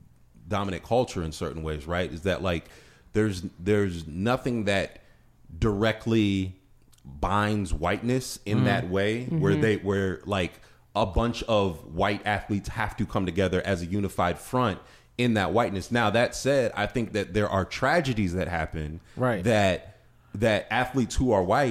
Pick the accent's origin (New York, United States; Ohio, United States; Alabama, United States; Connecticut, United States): Ohio, United States; I know I'm from Northeast Ohio.